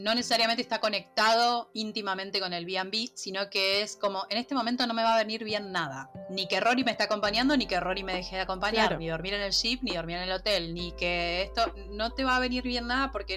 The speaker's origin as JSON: {"language": "Spanish", "country": "Argentina", "said": "vengo de Argentina"}